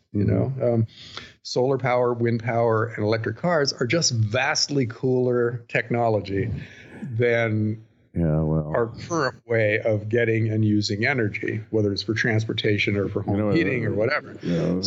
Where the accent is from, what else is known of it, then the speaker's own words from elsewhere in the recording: United States; And as an American, I have to qualify